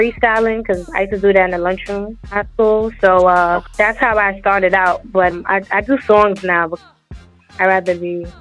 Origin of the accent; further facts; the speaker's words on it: Harlem, New York, United States; Yeah, I'm from Harlem.